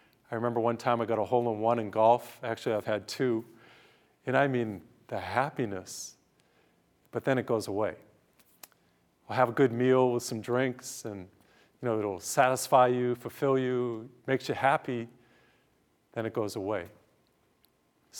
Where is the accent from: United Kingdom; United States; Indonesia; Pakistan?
United States; Massachusetts; I came from Massachusetts and always heard about Alaska, but I've never been there.